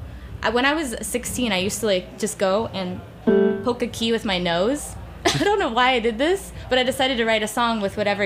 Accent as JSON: {"language": "English", "country": "United States", "said": "because he's Jamaican and I'm American"}